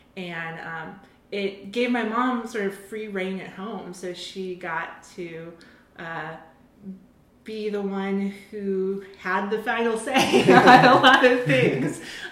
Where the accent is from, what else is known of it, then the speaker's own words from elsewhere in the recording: Champaign, Illinois, United States; also born or lived in Ithaca, New York; Well, I was born in Ithaca, New York, where my dad was going to graduate school at Cornell and my mom was teaching middle school. And then when I was about three, I believe, we moved to Champaign, Illinois.